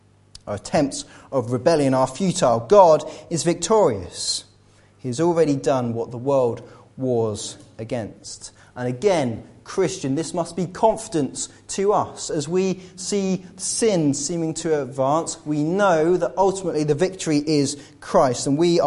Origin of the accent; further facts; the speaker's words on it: United Kingdom; because I'm British